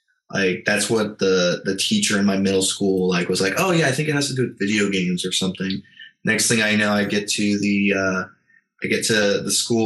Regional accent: Hinesville, Georgia, United States; So I am from a small military town about 45 minutes south of Savannah, Georgia, called Hinesville, Georgia, home of the 3rd Infantry Division, Fort Stewart. Spent 19 years of my life there

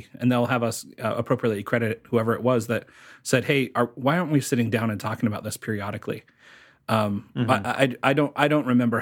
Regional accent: Dallas-Fort Worth, Texas, United States; Well, I grew up in Dallas-Fort Worth, and the H.R. Puffin stuff characters were still active.

